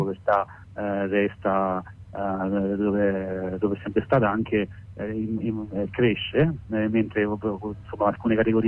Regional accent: L'Aquila, Abruzzo, Italy; Noi siamo dell'Aquila, e invece, insomma, siamo gli abitanti dell'Abruzzo di un'area interna, di un'area appenninica

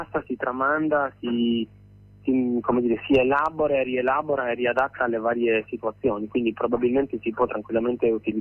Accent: Sardinia, Italy; discolpare la Sardegna solo perché ci vivo, è della mia terra

